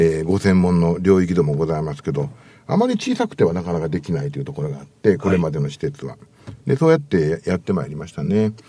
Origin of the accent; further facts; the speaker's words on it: Kobe, Hyogo, Japan; 私が神戸の出身でして、